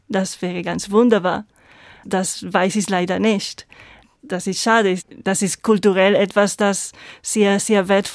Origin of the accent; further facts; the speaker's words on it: Spain; German is a second language; Ja, genau. Ich komme aus Spanien.